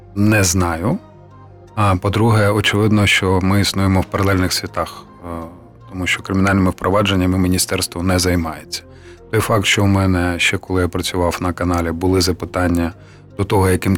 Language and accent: Ukrainian; Kyiv, Ukraine; мене цікавить як Київ, моє рідне місто